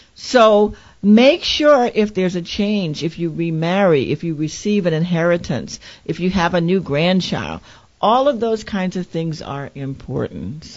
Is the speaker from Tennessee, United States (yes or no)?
no; Louisiana, United States; the mayor of Shreveport is a black woman, and I'm from Louisiana